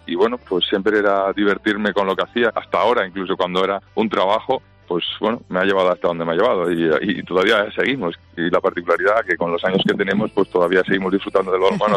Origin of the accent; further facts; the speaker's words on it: Madrid, Community of Madrid, Spain; born there; also born or lived in Ciudad Real; now in Guadalajara, Spain; aunque yo nací en Madrid, luego, pues bueno, pues encima las circunstancias laborales, profesionales, me han hecho pasar una cantidad importante de años, 11 años prácticamente en Ciudad Real y bueno, pues ahora ya llevo 4 compartiendo vida en Guadalajara